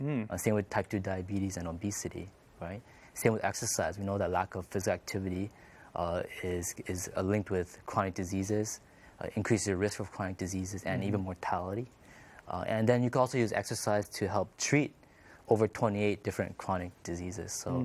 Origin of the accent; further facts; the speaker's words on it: Toronto, Ontario, Canada; We grew up in Toronto, Canada, and we live there right now. Mm-hmm. We're children of immigrant parents from Korea. Mm-hmm. We weren't born Adventist, but we got converted later on when we were teenagers.